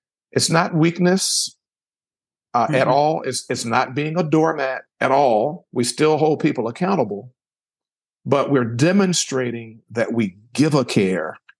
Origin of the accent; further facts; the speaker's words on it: Richmond, Virginia, United States; Well, I'm a native of Richmond, Virginia. That's my hometown.